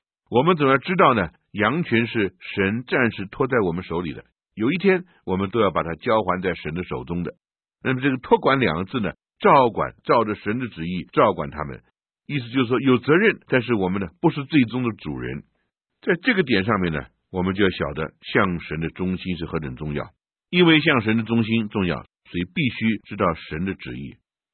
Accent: China; 我们中国人说，娘生九子，个个都不一样

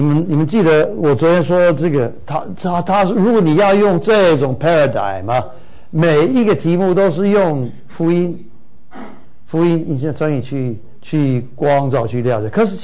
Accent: China

